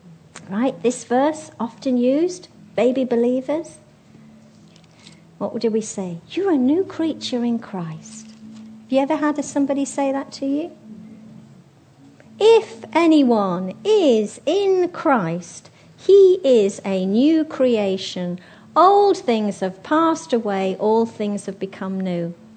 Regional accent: England, United Kingdom; now in Hong Kong; Well, I'm English.

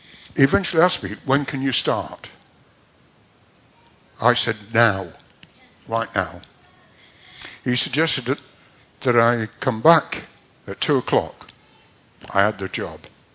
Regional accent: Doncaster, Yorkshire and the Humber, United Kingdom; Doncaster just happened to be my hometown.

